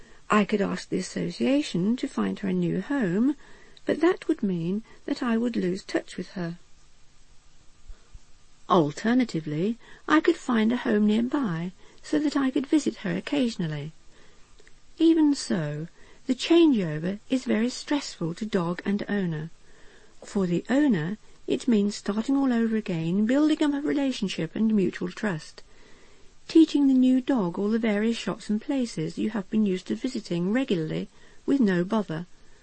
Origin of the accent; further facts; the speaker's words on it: Luton, East of England, United Kingdom; born there; I was born in Luton during the 30s.